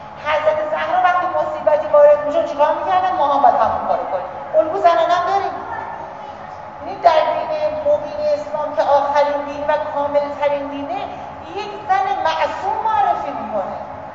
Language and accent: Persian; Iran; born there; من در ایران اسلامی به دنیا آمدم و ضمناً در این خانواده اهل شیعه به دنیا آمدم